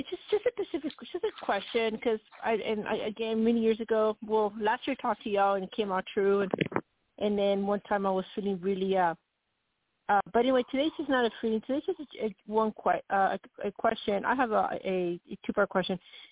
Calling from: Arizona, United States

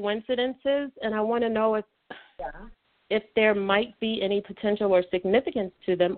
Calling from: Illinois, United States; Good morning, Mona. … I'm from Illinois.

